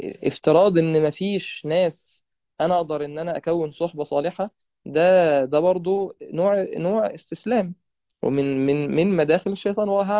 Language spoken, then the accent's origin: Arabic; Egypt; بخلاف مثلا عندنا في مصر الوضع مختلف. فهنا الطاعة بقت مختلفة بسبب اختلاف الزمان والمكان